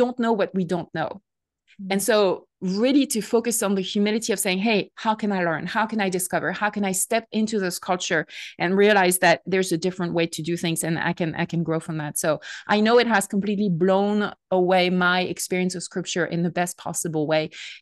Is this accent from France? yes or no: yes; France; English is a second language; now in United States; I'm French, as you might hear from my accent. And so even though I currently live in the States, I'm living in a different culture.